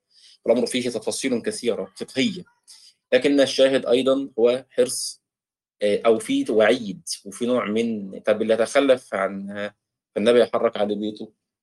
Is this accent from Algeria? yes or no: no; Egypt; الذئب، الذئب احنا بنسميه عندنا في مصر الديب